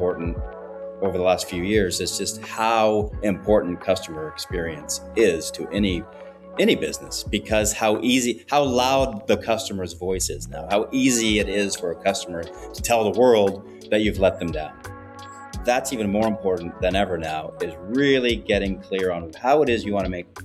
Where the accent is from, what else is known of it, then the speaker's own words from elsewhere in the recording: Canada; moved away as an adult; now in Costa Rica; So I'm a Canadian who spends most of his time in Costa Rica. I have a wife and four kids and a dog. We moved to Costa Rica about 4 years ago.